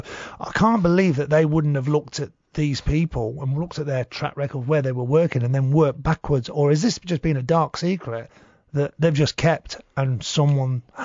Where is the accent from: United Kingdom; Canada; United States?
United Kingdom; England; I grew up in England.